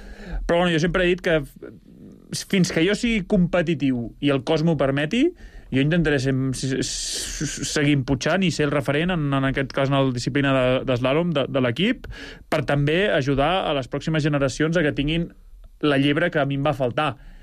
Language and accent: Catalan; La Molina, Catalonia, Spain; Jo sóc de la Molina, però Baqueira també me la sento com a casa.